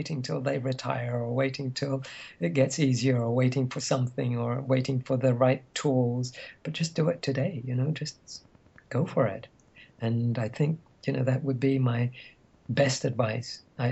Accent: Egypt; because I grew up in Egypt during a time when there was turmoil.

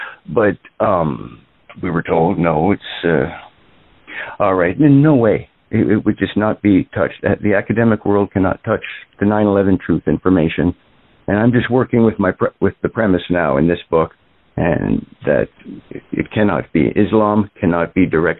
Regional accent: Canada; now in United States; I'm a Canadian originally.

